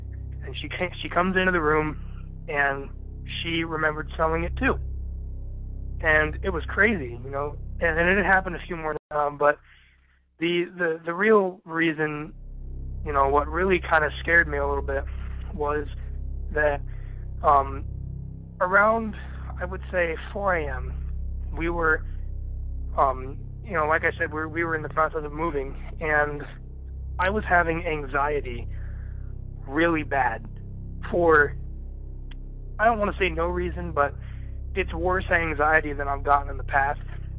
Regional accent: Palmdale, California, United States; I'm from Palmdale, California.

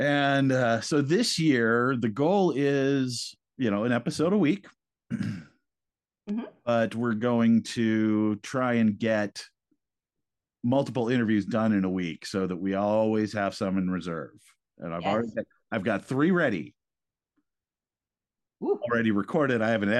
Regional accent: California, United States; I grew up in the Bay Area, and San Francisco is one of my favorite cities in the whole world.

